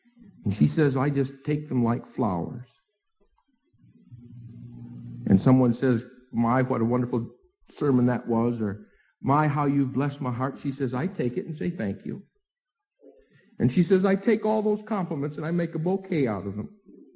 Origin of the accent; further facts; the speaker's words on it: Akron, Ohio, United States; My dad was telling me about a fellow I grew up with back in Akron First Church